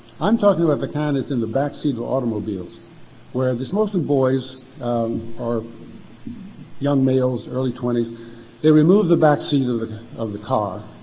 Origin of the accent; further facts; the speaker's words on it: Richmond, Virginia, United States; I read a piece by Myron in, of all places, the Richmond Times-Dispatch earlier this year, that's my hometown newspaper, or the only one that's left in my hometown